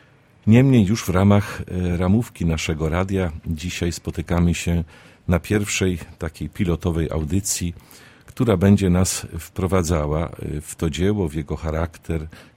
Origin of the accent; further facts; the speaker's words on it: Zabrze, Silesian Voivodeship, Poland; Obaj jesteśmy z Zabrza, sąsiednich parafii, to parafie nasze rodzinne.